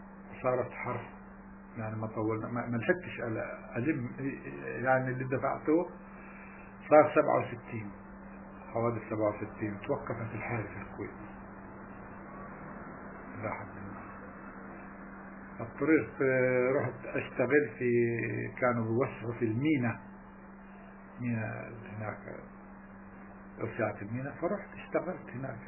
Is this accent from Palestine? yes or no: yes; Palestine; احنا فلسطينيين